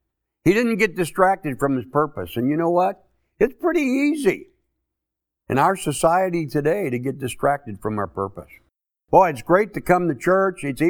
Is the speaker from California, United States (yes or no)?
no; St. Louis, Missouri, United States; I grew up in St. Louis, Missouri. I grew up as a Roman Catholic. I actually went to Catholic grade school, Catholic high school.